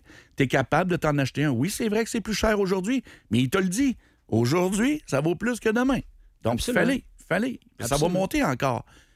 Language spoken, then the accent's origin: French; Montreal, Quebec, Canada; Les gens me demandent d'où je viens. Je viens d'Amérique du Nord. Je suis rendu avant, je disais Eastern Canada. Après ça, je disais Québec, Montreal Canadien.